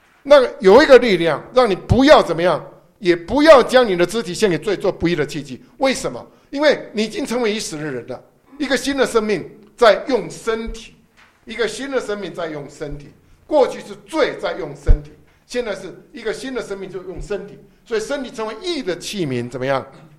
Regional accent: China; 我们中国人有伦理道德嘛，对不对？

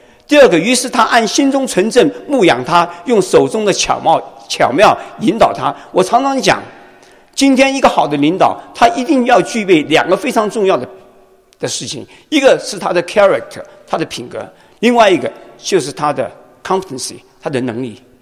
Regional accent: Taiwan; also born or lived in Shanghai; now in United States; 我是在上海生的，但是我在台湾长大的。

